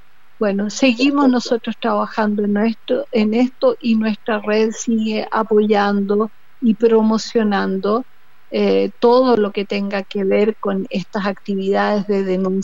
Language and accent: Spanish; Chile; nosotros somos chilenos, no somos los del exterior, somos los chilenos.